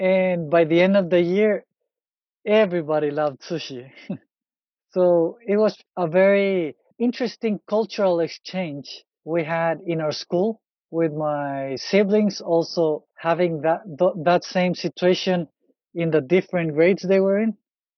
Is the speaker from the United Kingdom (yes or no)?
no; El Salvador; So yeah, the Japanese community during our time growing up in El Salvador was very small. So there were not many Asians in El Salvador growing up, and people were not used to seeing many Asians around.